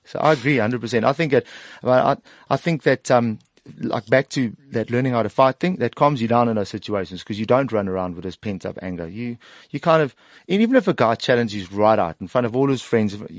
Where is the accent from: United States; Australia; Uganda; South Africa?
South Africa; I don't have to say I'm proudly South African on stage and wear the South African flag around my waist.